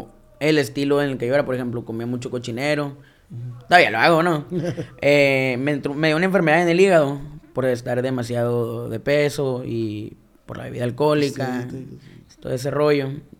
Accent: Caborca, Sonora, Mexico; se miraba bien bonito Caborca, que es de donde yo soy, güey, las luces.

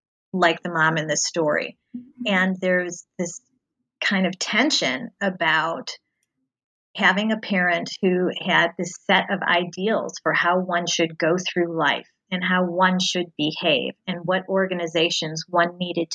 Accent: Cincinnati, Ohio, United States; I grew up outside of Cincinnati, Ohio, and most of the people who I grew up with stayed in Cincinnati.

